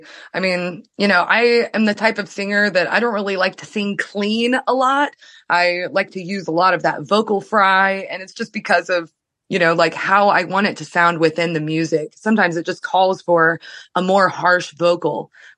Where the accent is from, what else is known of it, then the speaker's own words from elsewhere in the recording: Springfield, Missouri, United States; Since we're from Springfield, Missouri, we're doing a lot of Missouri, Oklahoma, Arkansas, Kansas